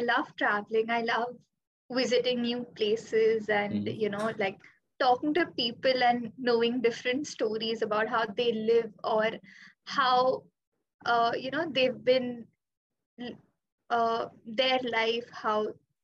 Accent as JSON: {"language": "English", "town": "Mumbai", "region": "Maharashtra", "country": "India", "tie": "born or raised there", "said": "I don't think there's any other city better than Mumbai in India."}